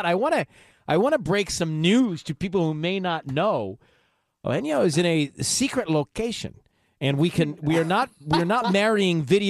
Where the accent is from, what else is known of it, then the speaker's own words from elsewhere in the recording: Georgia, United States; I remember my parents talking about it being such a big deal to go to when we were growing up in Georgia.